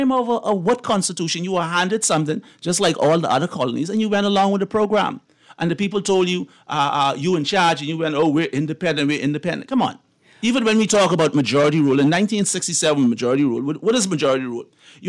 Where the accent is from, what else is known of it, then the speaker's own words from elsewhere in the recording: Bahamas; And, you know, growing up in the Bahamas, right? And on July 9th at 11:59, the Union Jack came down and the Bahamian flag went up and we became an independent country.